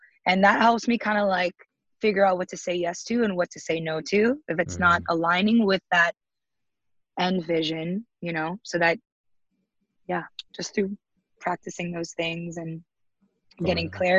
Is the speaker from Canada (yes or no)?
no; Philippines; being a Filipino